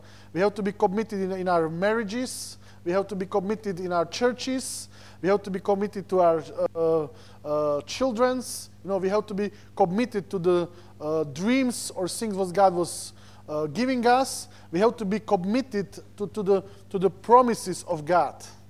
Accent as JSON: {"language": "English", "country": "Slovakia", "second_language": "English", "said": "Because I'm originally from Slovak Republic"}